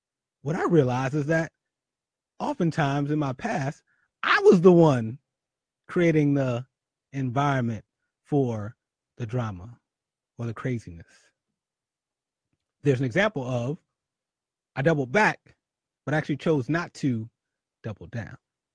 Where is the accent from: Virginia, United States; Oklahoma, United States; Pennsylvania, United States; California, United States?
Pennsylvania, United States; Philadelphia; now in New York, United States; And I live in Harlem too, but shout out to my hometown, the 215, the city of brotherly love